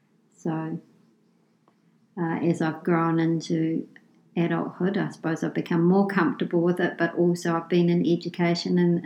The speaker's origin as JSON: {"language": "English", "country": "New Zealand", "said": "So the culture I identify with is Māori and also being a Kiwi. I know we have Irish ancestry, but I don't really identify with that part of myself because I'm here in New Zealand, I suppose."}